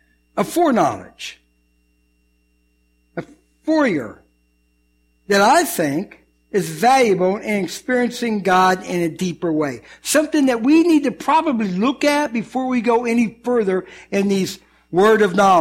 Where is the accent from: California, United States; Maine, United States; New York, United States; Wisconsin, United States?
Wisconsin, United States; Kenosha; born there; I was born in Kenosha, Wisconsin, so it's easy to remember that.